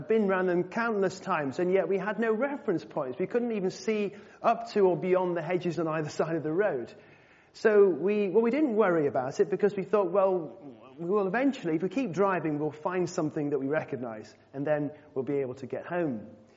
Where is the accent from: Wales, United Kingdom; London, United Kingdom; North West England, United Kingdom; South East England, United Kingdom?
North West England, United Kingdom; Macclesfield; accent: largely gone; My accent is largely gone, but I'm actually from the northwest. I come from Cheshire, in Macclesfield, on the edge of the Peak District.